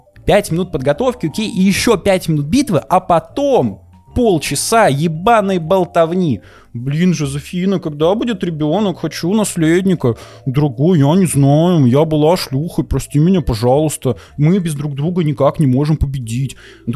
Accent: Russia; я из России

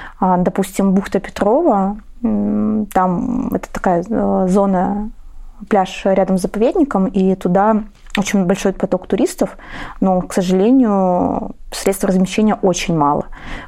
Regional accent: Saint Petersburg, Russia; я сама из Санкт-Петербурга

